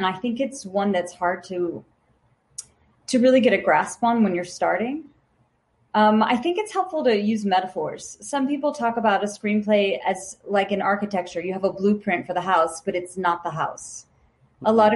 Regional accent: Louisiana, United States; And so when, you know, honestly, growing up in Louisiana, it didn't seem, and I know a lot of students in Guatemala might relate to this, but it didn't seem possible to work in the film industry

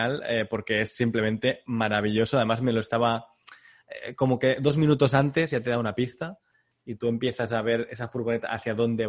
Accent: Catalonia, Spain; Y el final, que como catalán puedo hablar del final, ¿no?

